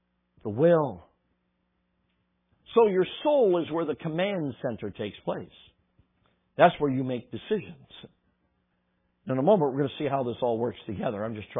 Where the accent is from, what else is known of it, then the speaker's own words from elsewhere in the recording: Chicago, Illinois, United States; I grew up in Chicago, South Side.